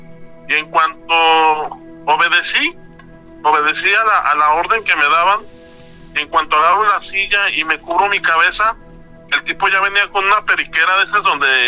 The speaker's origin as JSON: {"language": "Spanish", "town": "Guadalajara", "region": "Jalisco", "country": "Mexico", "said": "Soy de aquí de Guadalajara, Jalisco."}